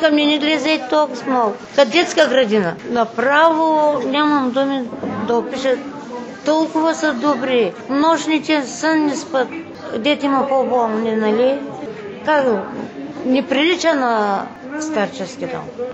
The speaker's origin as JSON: {"language": "Bulgarian", "town": "Tsar Kaloyan", "region": "Razgrad Province", "country": "Bulgaria", "said": "Аз съм единствена от Цар Калоян."}